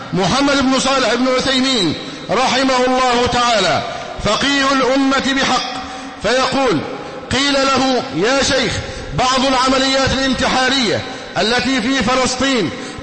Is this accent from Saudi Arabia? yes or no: no; Egypt; أن يحفظ بلدنا مصر أمنا أمانا